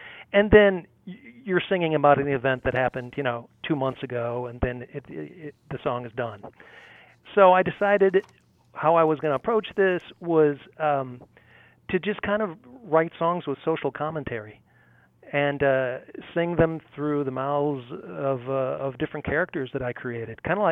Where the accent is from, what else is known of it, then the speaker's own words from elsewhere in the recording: St. Louis, Missouri, United States; also born or lived in US West Coast / US East Coast; I grew up in St. Louis and I lived on both coasts, both the West Coast and the East Coast, but I eventually made my way back home and I've spent most of my life in the St. Louis area.